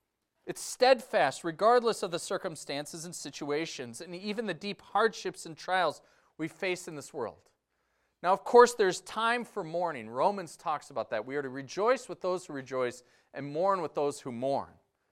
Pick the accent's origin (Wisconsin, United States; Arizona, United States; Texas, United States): Wisconsin, United States; Okay, and since we're from Wisconsin, this is my cheesy analogy.